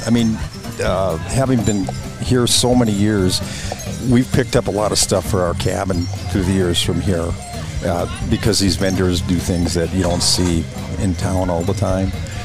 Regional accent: Cudahy, Wisconsin, United States; Originally from Cudahy, Wisconsin.

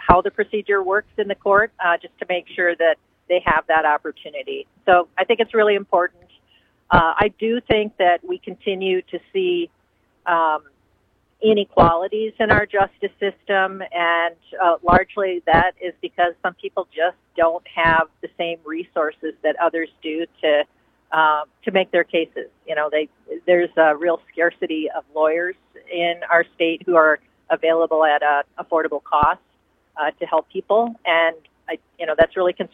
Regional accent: Chippewa Falls, Wisconsin, United States; when I was a kid growing up in Chippewa Falls, I just never could have imagined that I would be fighting the richest man in the world to protect justice in Wisconsin.

